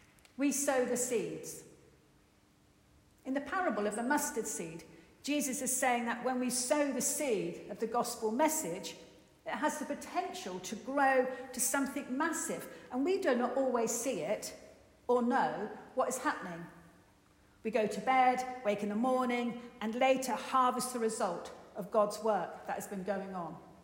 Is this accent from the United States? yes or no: no; Chipping Norton, South East England, United Kingdom; I returned to live in Chipping Norton, my hometown